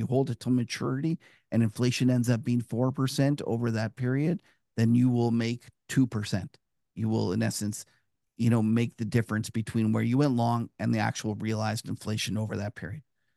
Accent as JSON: {"language": "English", "country": "Canada", "said": "In Canada here, I'm a Canadian"}